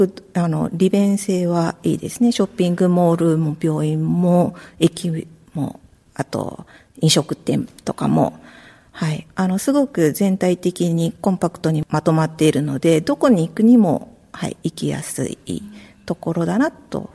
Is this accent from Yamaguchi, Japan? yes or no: yes; Shimonoseki, Yamaguchi, Japan; 私はもともと出身が山口県で、生まれは下関で、大学も、まあ、山口大学の方で山口県から出なかったんですね。